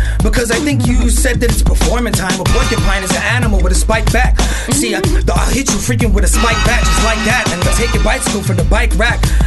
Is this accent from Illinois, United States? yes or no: no; Brooklyn, New York, United States; I'm from Brooklyn, but my family's from Bayamón.